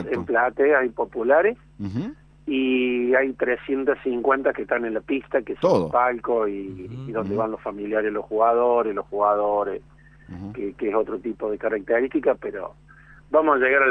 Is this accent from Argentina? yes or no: yes; Argentina